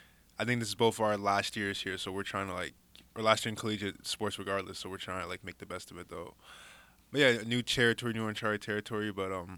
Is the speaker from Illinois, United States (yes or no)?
yes; Chicago, Illinois, United States; born there; I keep telling y'all, I was born in Chicago, 09, 24, 2000, 831, Swedish Convent Hospital.